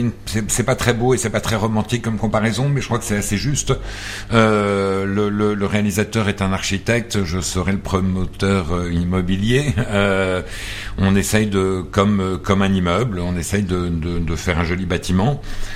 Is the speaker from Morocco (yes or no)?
no; Paris, Île-de-France, France; born there; je suis français, hein, et je suis né à Paris, les hasards de la vie.